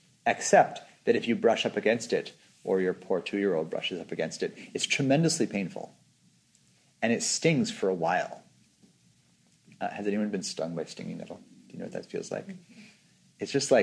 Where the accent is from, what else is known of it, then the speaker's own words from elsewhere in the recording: California, United States; Even though I'm Californian, it is part of my home ecosystem.